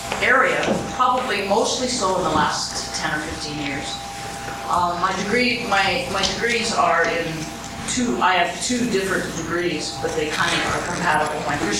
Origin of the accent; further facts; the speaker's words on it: Seattle, Washington, United States; born there; now in Spokane, United States; I come from Spokane, Washington, at the present moment. I actually was born in Seattle, Washington.